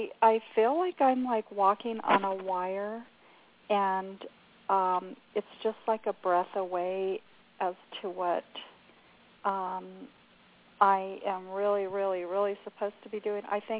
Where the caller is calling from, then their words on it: Southwest, United States; Hi, I'm over here in the Southwest